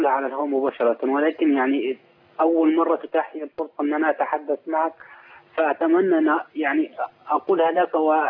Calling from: Sohag, Sohag Governorate, Egypt; أنا بتكلم من صهاج، من الصعيد.

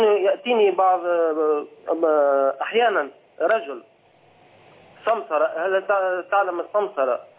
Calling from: Tunisia

